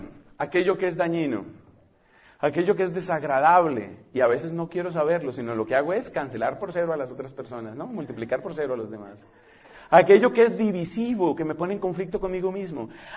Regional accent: Colombia; como yo soy colombiano, yo tengo que tener una visa

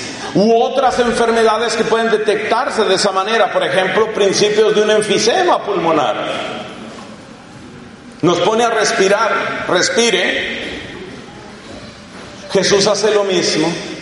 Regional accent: Colombia; Y lo digo porque en mi país, dime si no conocemos de eso. Ay, Colombia querida, cómo ha sufrido.

